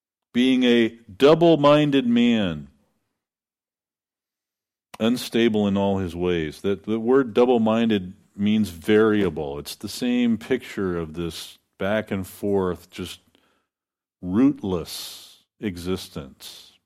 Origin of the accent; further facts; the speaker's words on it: Oregon, United States; Now, I'm from Oregon, where the coast, you go to the coast, and the sea there is very rough.